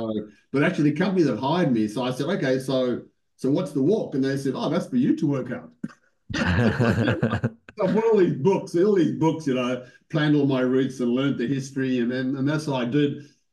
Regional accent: Cape Town, Western Cape, South Africa; also born or lived in London; I'm a beach kind of culture guy. I grew up in Cape Town, the rocks, the sand, the surf.

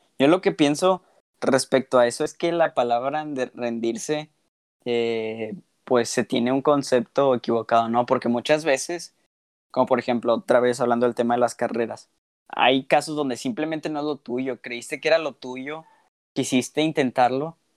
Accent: Nuevo León, Mexico; nosotros como mexicanos no recibimos, o como ciudadanos de Nuevo León

